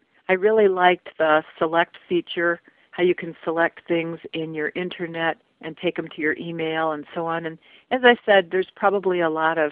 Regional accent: Kentucky, United States; from Kentucky

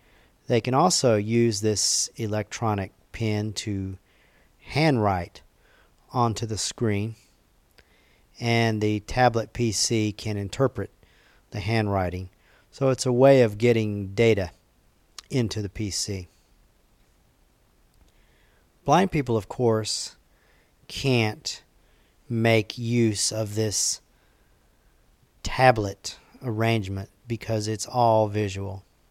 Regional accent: College Station, Texas, United States; from College Station, Texas.

